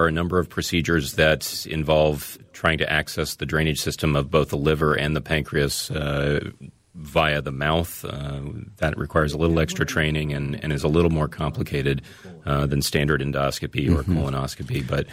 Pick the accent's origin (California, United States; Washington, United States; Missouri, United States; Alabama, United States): Alabama, United States; Birmingham; moved away as an adult; now in Minnesota, United States; So I grew up in Birmingham, Alabama, and went to medical school there. I came to Minnesota to pursue a career in general surgery